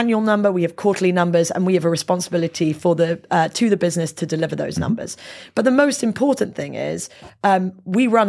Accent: England, United Kingdom; as English people

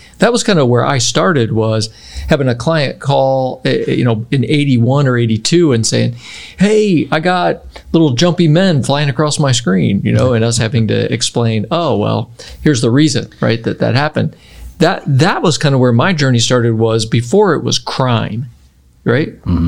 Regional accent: Cleveland, Ohio, United States; know, I didn't know my neighbors, literally did not know my neighbors one or two houses over, you know, when I grew up in Cleveland. It's just, it's not a community-oriented area like Oklahoma is.

